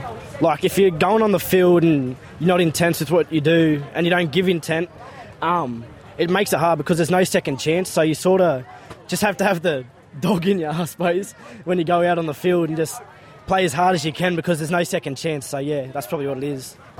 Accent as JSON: {"language": "English", "town": "Wagga Wagga", "region": "New South Wales", "country": "Australia", "said": "I'm Wiradjuri, and I'm from Wagga Wagga"}